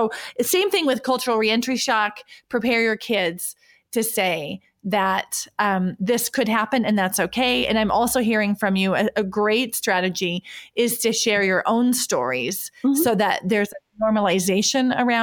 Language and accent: English; North Dakota, United States; And I remember getting there and I introduced myself and told them, you know, where I was from North Dakota.